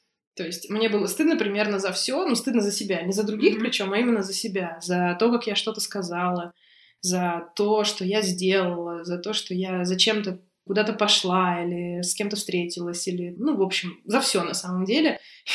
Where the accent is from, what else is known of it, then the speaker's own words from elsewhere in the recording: Novosibirsk, Novosibirsk Oblast, Russia; я из Новосибирска.